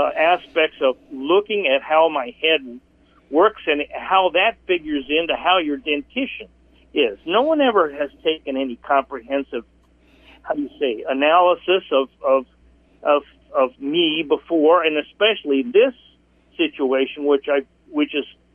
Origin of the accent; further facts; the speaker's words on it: United States; first language Italian; English is a second language; Well, I'm an Italian-American. My first language was Italian